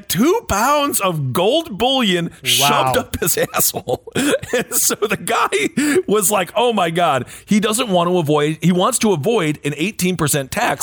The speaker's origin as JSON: {"language": "English", "region": "Wisconsin", "country": "United States", "tie": "born or raised there", "said": "I grew up in Wisconsin. Okay, not all the Midwest is the same."}